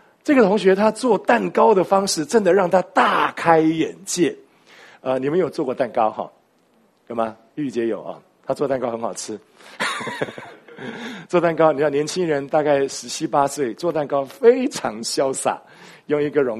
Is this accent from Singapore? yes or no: yes; Singapore; now in Taipei, Taiwan; 其实我是从新加坡来的，那我来台北华神任教的时间很短，只有2年半，